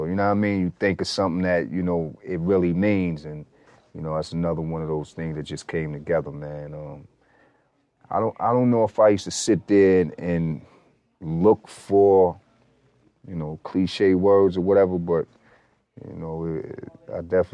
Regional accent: Long Island, New York, United States; knowing I was from Long Island. They was like, Long Island, you know, I'm from Long Island. No rappers in here from Long Island, so I had to make my way in.

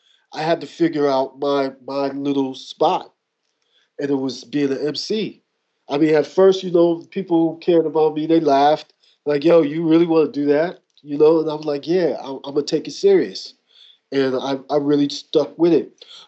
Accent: New York, United States; It's like growing up in New York. You know how it is. It's like we're all together. We all grew up together.

